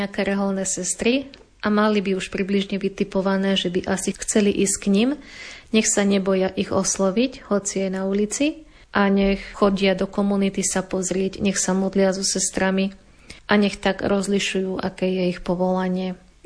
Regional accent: western Slovakia, Slovakia; Vyrastala som v obci na západnom Slovensku, v katolíckej rodine, kde nás rodičia od malička viedli k viere, k Bohu.

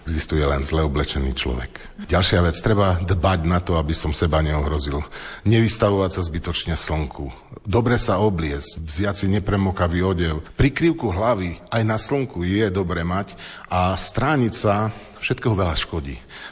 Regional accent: eastern Slovakia, Slovakia; Ja si veľakrát robím srandu, že my sme z východu a my východňari máme nielen 5T, ale aj 5C.

